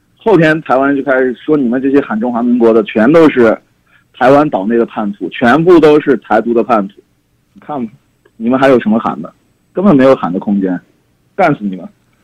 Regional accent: Xi'an, Shaanxi, China; now in Shenzhen, China; 我是在深圳，我是西安人，我在深圳。

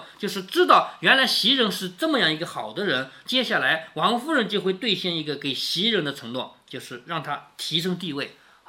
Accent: China; 我们中国人做不了旋盖呀。

